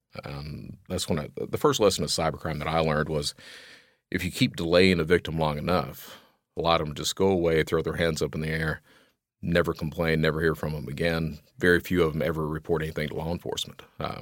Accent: Kentucky, United States; I come from Eastern Kentucky, and Eastern Kentucky is one of these areas like the panhandle of Florida, parts of Louisiana

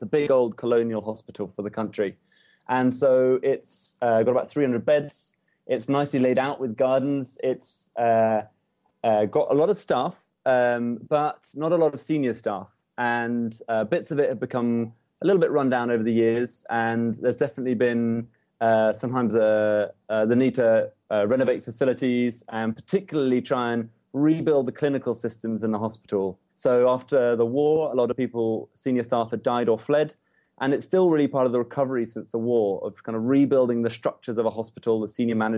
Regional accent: United Kingdom; now in Sierra Leone; I'm a British doctor working for King's Health Partners in London and been out here for about a year and a half

